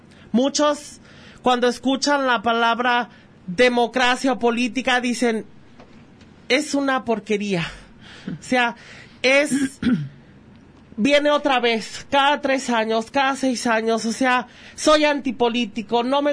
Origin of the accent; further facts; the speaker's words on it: Ayutla, Jalisco, Mexico; conocido como … Tengo 32 años de edad y soy originario de Ayutla, Jalisco. Vengo de una gran familia humilde